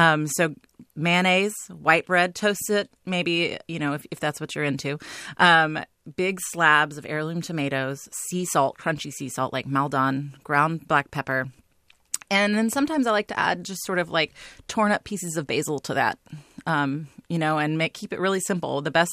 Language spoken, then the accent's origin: English; Tennessee, United States; And, you know, disclosure, I'm from Tennessee. That's where I grew up.